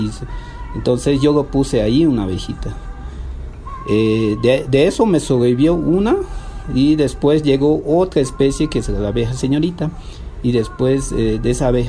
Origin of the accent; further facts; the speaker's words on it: Irupana, La Paz, Bolivia; yo desde pequeño vivo en los Yungas, en Irupana, en una comunidad que se llama Yuni Grande, ahí nací. Y después me mudé más al trópico, que sería más al sur Yungas, a otro municipio que es Asunta.